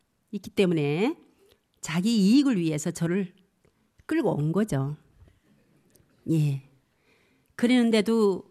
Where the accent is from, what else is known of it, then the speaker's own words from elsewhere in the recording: Jeju, South Korea; born there; 실은 제주도 태생입니다.